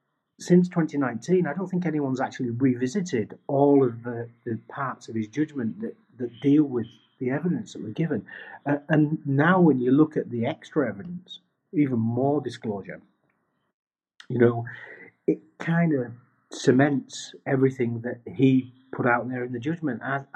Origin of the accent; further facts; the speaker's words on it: Yorkshire and the Humber, United Kingdom; Being a Yorkshireman